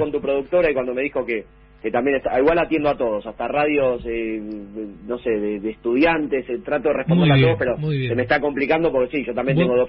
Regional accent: Argentina; a mí me pasa como argentino

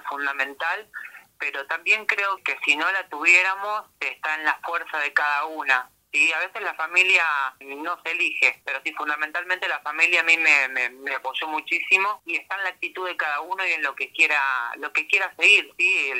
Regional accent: Ituzaingó, Buenos Aires Province, Argentina; Yo soy de Ituzaingó, pero el trabajo es acá.

